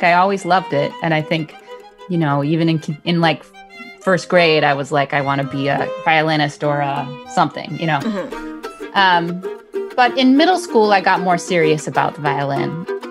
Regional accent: Verona, Wisconsin, United States; Well, I grew up outside of Verona, Wisconsin, which is very near Madison, Wisconsin.

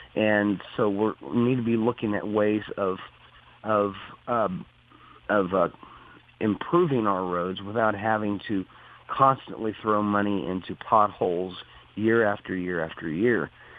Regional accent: Springfield, Missouri, United States; also born or lived in Fort Worth; Well, I'm 40 years old, raised here in Greene County, Springfield, and I was born in Fort Worth, Texas.

